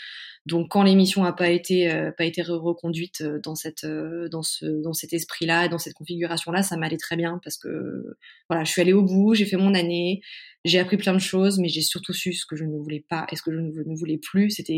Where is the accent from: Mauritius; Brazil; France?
France; Caen, Normandy; born there; alors déjà, je suis née en Normandie, à Caen. J'ai fait mes études jusqu'en deuxième année de fac là-bas.